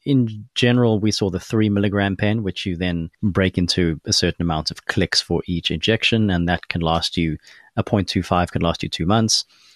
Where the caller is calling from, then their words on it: Melkbosstrand, Western Cape, South Africa; Look, I'm speaking from the Western Cape, around Melkbos on the Western Seaboard. So, you know, it might differ all over the country.